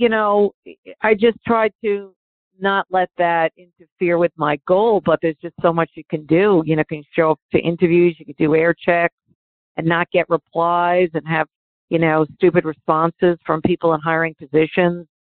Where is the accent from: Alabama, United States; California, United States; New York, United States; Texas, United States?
New York, United States; also born or lived in Long Island; Well, honestly, growing up in New York, and my dad was a big influence, just watch games with him.